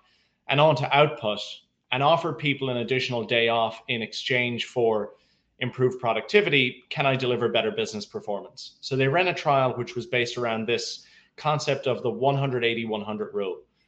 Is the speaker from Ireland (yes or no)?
yes; Ireland; now in New York, United States; I'm originally from Ireland. I'm living in New York at the moment, but I'm an Irish guy.